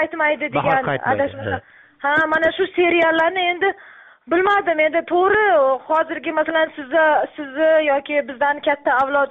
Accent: Tashkent, Uzbekistan; men ham Toshkentda katta bo'lganman

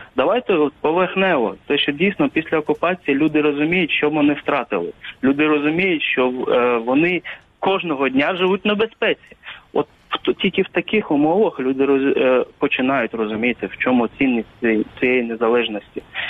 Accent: Crimea, Ukraine; Так, ми кримчани, як ніхто розуміємо, да, після окупації

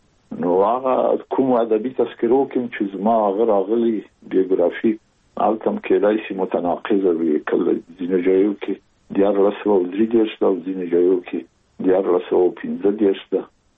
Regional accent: Kabul, Afghanistan; زه زېږېدلی په کابل کې یم. د کابل په چارګي کې ګزرګاه پله ته ور څېرمه، او کلی د شکلا خان کلا، هلته زه زېږېدلی یم. خو یو درې یا څلور کاله وروسته زما کورنۍ بیا د مراد خان ته کډه شوې ده، چې هلته د پدري کلا ده.

